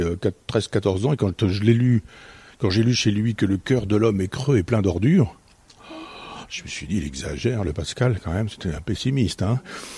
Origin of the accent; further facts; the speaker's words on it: Alençon, Normandy, France; à côté de mon village natal, à Alençon